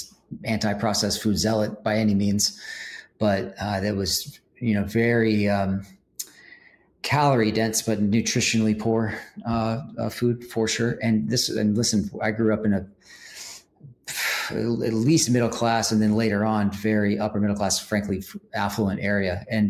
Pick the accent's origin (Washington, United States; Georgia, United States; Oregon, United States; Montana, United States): Georgia, United States; Marietta; I was born in the Atlanta area, suburbs of North Atlanta, Marietta, Georgia, where I mostly grew up.